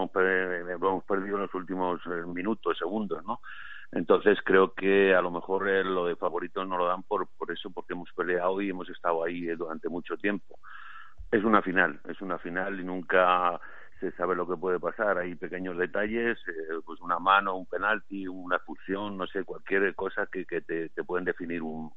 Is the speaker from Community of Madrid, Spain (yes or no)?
yes; Madrid, Community of Madrid, Spain; Soy de Madrid, ¿no?